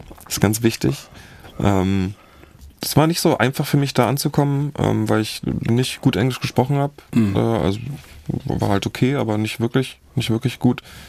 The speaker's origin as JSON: {"language": "German", "town": "Zehlendorf", "region": "Berlin", "country": "Germany", "tie": "born or raised there", "said": "Ich bin groß geworden in Zehlendorf, ziemlich behütet."}